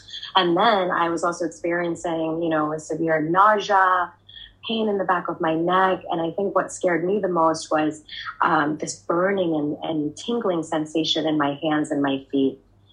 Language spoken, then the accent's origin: English; New Jersey, United States; And I was born and raised in New Jersey, so American by nationality, but my parents are from Bangladesh